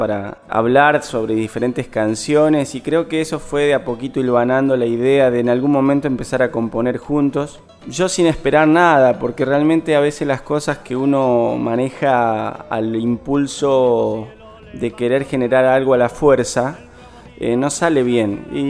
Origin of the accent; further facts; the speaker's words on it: Villa Minetti, Santa Fe, Argentina; En mi pueblo de Villa Minetti, desde que tengo uso de razón, se trabajó con ganadería.